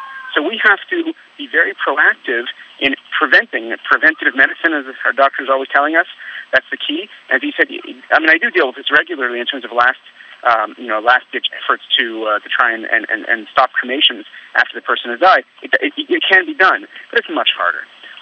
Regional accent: Montreal, Quebec, Canada; I grew up in Montreal, and Montreal is a very traditional Jewish city.

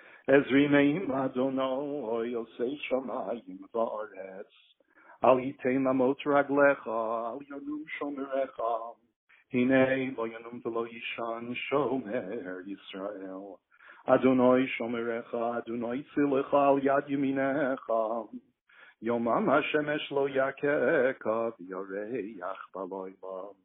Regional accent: United States; now in Canada; Canada has not been as heavily hit as the U.S., although I am an American and I have plenty of family in California.

